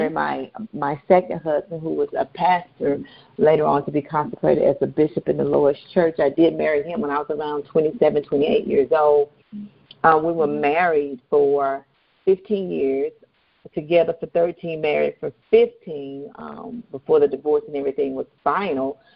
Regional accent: Gastonia, North Carolina, United States; I'm from North Carolina. I grew up in Gastonia, North Carolina. I have one sibling, my older brother.

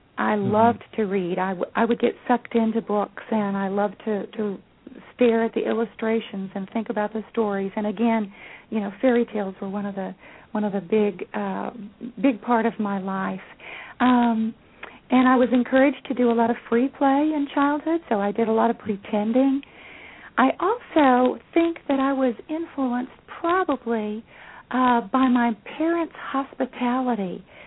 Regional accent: Texas, United States; Well, I was born and raised in Texas, in West Texas, where there are very few trees.

